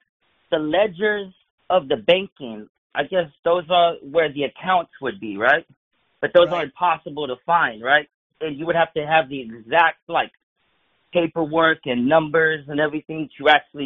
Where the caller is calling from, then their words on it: Texas, United States; Hey, fakeologist … from Texas.